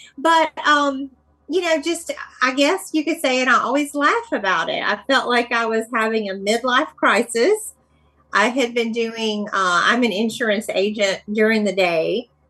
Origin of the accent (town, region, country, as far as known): Birmingham, Alabama, United States; born or raised there